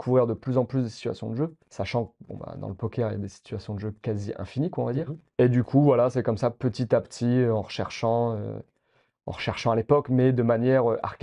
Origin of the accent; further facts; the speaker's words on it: Bourges, Centre-Val de Loire, France; J'ai grandi à Bourges, ancienne capitale du Royaume de Gaule, il y a fort longtemps. Petite ville, voilà, du centre de la France. Et je suis parti vers mes 19 ans à Montpellier